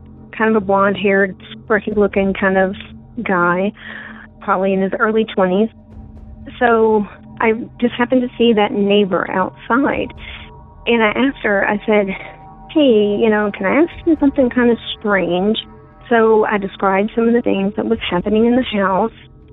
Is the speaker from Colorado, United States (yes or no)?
yes; Colorado, United States; from Colorado.